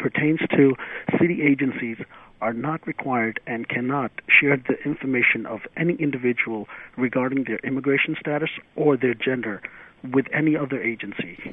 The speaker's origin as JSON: {"language": "English", "town": "Brooklyn", "region": "New York", "country": "United States", "tie": "born or raised there", "said": "Well, I grew up in Sheepshead Bay Projects"}